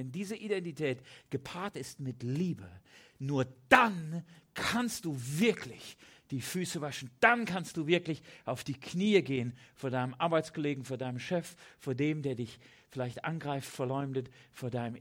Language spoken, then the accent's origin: German; Switzerland; Ich bin ein Schweizer, oder?